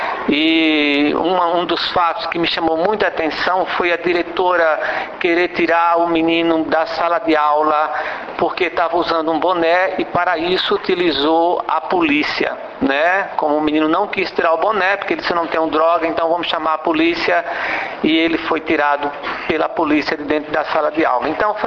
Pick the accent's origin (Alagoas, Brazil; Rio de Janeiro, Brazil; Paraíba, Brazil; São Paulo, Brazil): Alagoas, Brazil; Nós somos de Alagoas, e Alagoas é uma terra bastante de gente bastante hospitaleira, simples, não é?